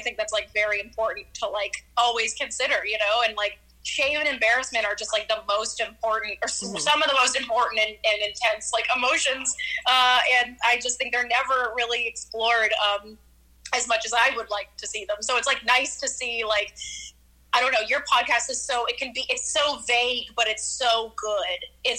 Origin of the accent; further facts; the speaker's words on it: Nashville, Tennessee, United States; I was born and raised in Nashville, and we all met doing comedy.